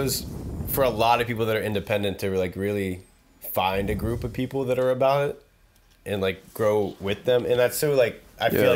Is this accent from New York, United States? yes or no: no; Maryland, United States; I'm in Maryland. I grew up in the Eastern Shore of Maryland.